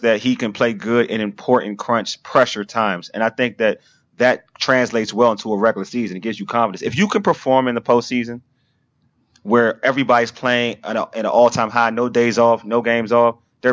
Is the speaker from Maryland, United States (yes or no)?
yes; Maryland, United States; Just like how, like we grew up in Prince George's County.